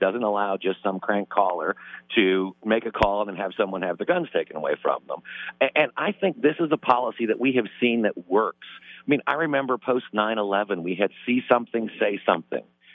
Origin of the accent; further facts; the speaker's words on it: Indiana, United States; Obviously, I'm from Indiana, and when I go back home, and when I'm traveling around the Midwest